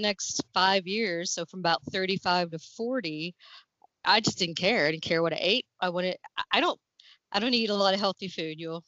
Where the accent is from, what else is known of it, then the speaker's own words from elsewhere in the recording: Kentucky, United States; born there; now in Lexington, United States; I was born in Western Kentucky. I came to Lexington in 95 to go to UK, University of Kentucky, and okay. I've been here ever since.